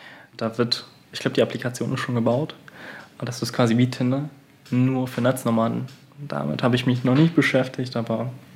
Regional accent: Germany; Die Personen, die mir wichtig sind, mit denen ich aufgewachsen bin, die mir am nahesten stehen, sind in Deutschland und das wird für mich meine Heimat bleiben.

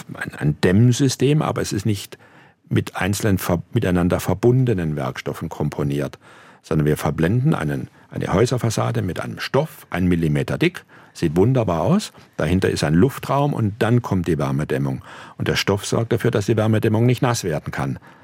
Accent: Aalen, Baden-Württemberg, Germany; in meiner Heimatstadt Aalen, in der ich am Rande der Stadt an den Feldern und Rainen gewohnt habe

